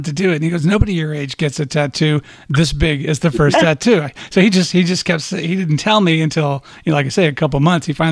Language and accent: English; Midwest, United States; born or raised there; now in Arizona, United States